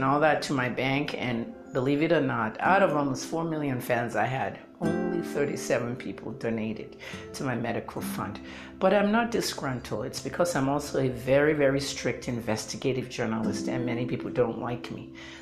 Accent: Nigeria; I'm Nigerian journalist, pharmacist, PR specialist, and activist

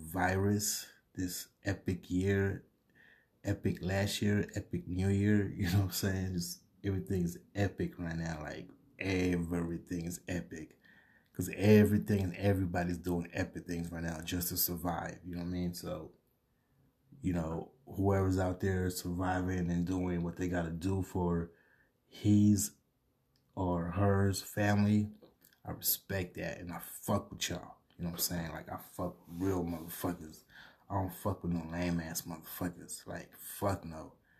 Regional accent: San Diego, California, United States; I mean, I'm from San Diego, California, straight up. That's all day.

